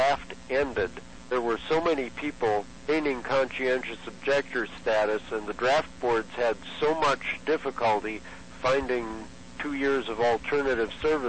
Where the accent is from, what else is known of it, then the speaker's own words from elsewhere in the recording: Eau Claire, Wisconsin, United States; all the peace demonstrations that occurred during that time in my hometown, which was Eau Claire, Wisconsin.